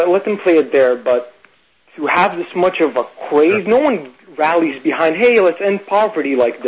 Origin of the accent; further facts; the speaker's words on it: Portugal; I grew up in Portugal, and there, soccer is so entrenched in people's minds that it's become its own division.